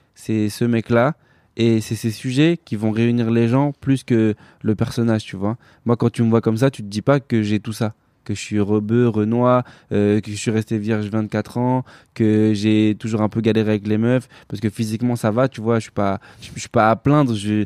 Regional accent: France; born there; parce que moi je suis né en France, je suis français avant tout.

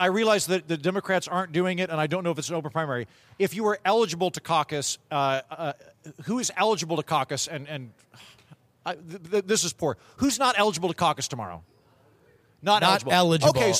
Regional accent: Oklahoma, United States; I'm from Oklahoma, as I've mentioned on the show before.

